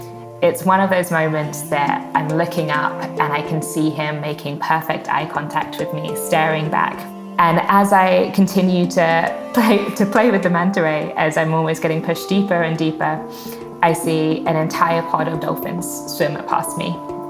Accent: Brighton, South East England, United Kingdom; And I'm from Brighton on the south coast of England.

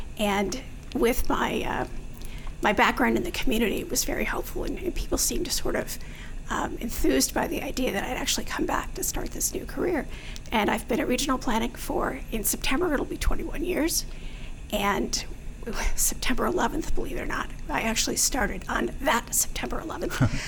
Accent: Bloomington, Illinois, United States; also born or lived in Chicago / East Coast; I'm originally from Chicago. Okay. Both sides of my family have a long history in the Chicago area. And when I was a kid, we lived up there. So my family came down here in 67, I think. I grew up in Bloomington Normal.

